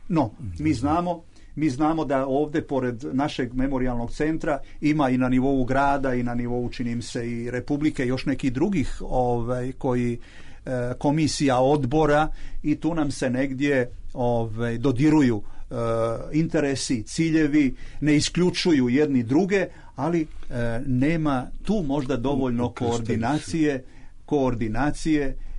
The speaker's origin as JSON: {"language": "Serbian", "country": "Croatia", "said": "Mi, govorim sad u ime Srba iz Hrvatske, nema nas."}